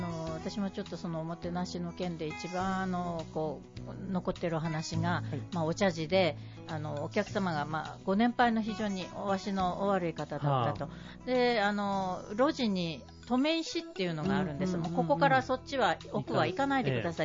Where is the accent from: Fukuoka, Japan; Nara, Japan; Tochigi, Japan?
Fukuoka, Japan; はい、九州の福岡県ですけ